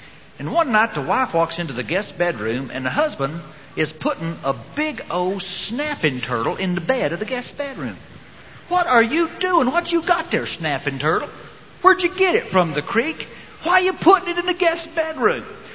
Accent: Texas, United States; but I'm from Texas, and it's hard for a Texan to admit that something somewhere else could be better than we have at home.

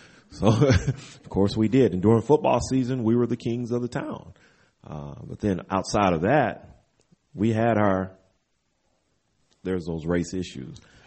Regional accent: Jasper, Texas, United States; So that was in my hometown. So hearing that, knowing that, knowing that that was there in the town, but Jasper before that was known as a football town.

